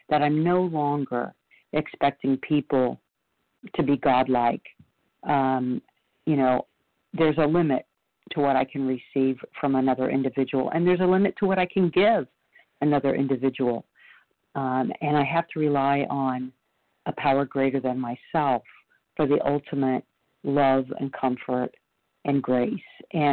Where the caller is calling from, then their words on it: Florida, United States; I'm calling from Florida.